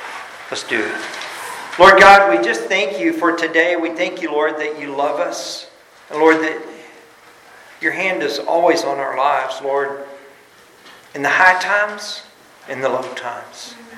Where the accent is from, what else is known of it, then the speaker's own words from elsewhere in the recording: Texas, United States; But you know, I'm as Texan as they come. I grew up here